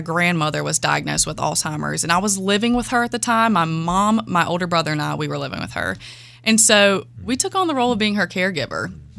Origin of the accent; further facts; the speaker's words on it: York, Pennsylvania, United States; I know it's because I'm from York.